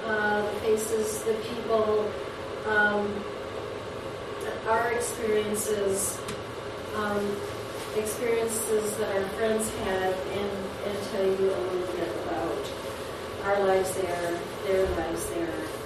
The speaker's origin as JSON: {"language": "English", "country": "Libya", "moved": "yes", "said": "and I came from Libya."}